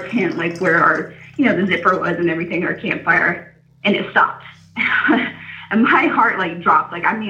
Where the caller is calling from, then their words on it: Atlanta, Georgia, United States; from Atlanta.